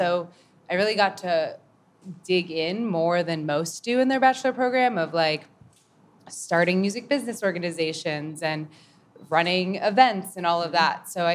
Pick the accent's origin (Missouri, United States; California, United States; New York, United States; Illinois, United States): New York, United States; So I grew up on Long Island.